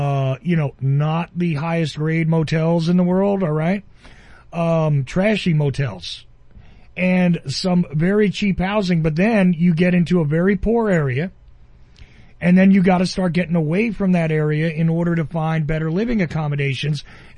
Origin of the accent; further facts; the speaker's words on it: New Jersey, United States; I'm laughing because you're giving me nostalgia for my home state, Mike. I love this.